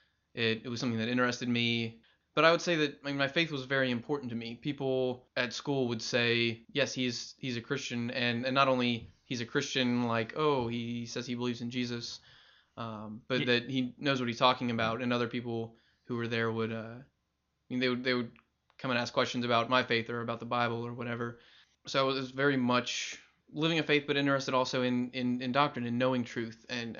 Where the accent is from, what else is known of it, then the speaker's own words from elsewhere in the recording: Kentucky, United States; I grew up in Northern Kentucky before I moved down to Louisville for university.